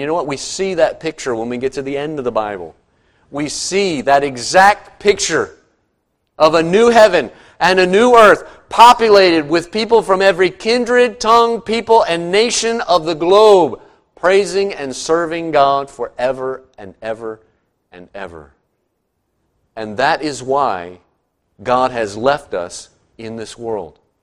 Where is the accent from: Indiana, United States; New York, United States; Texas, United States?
Indiana, United States; Growing up in Indiana, I knew about basketball